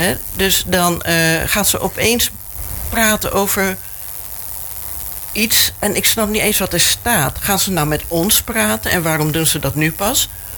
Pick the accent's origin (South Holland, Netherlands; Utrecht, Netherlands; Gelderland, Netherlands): South Holland, Netherlands; Rotterdam; now in Capelle aan den IJssel, Netherlands; Oké, ik woon nu sinds kort in Capelle. Ik kom uit Ommoord. Dat is een hoogbouwwijk.